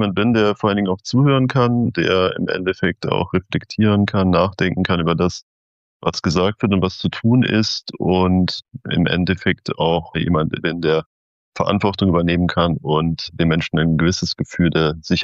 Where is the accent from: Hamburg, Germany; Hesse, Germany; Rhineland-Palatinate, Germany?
Rhineland-Palatinate, Germany; Kordel; also born or lived in Neuss; meinem Ort, wo ich auch aufgewachsen bin, mit Kordel.